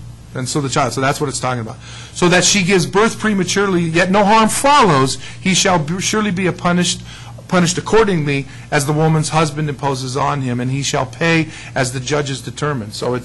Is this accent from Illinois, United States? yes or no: no; San Diego, California, United States; that guy just loved to harass me, because I'm from San Diego. I'm not a real bull guy, okay?